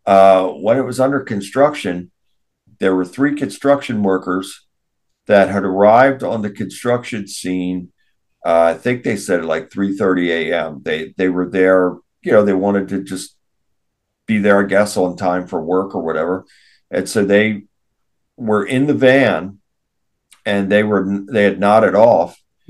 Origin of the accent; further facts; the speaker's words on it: Linthicum, Maryland, United States; also born or lived in Baltimore; So I was born in Baltimore. And so these locations, so then we, the family lived in an area called Linthicum, which is just outside of Baltimore City.